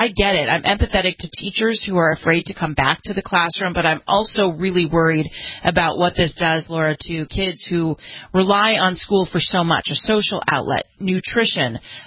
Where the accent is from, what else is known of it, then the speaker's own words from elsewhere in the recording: California, United States; In California, which is my home state, there's a group of parents that are suing Gavin Newsom to reopen schools.